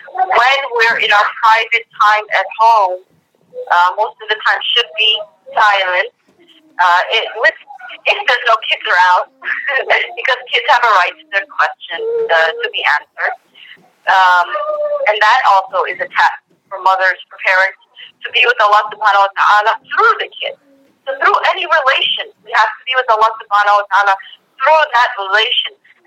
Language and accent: English; India; a few years that I was raised in India